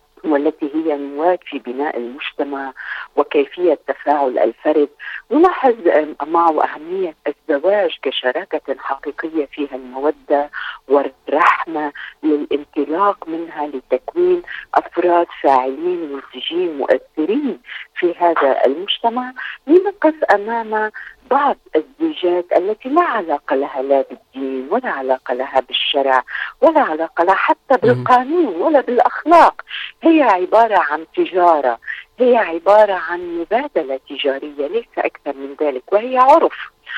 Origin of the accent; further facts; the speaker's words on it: South Lebanon, Lebanon; أنا كبنت ابنة الجنوب لا يوجد لدينا هذا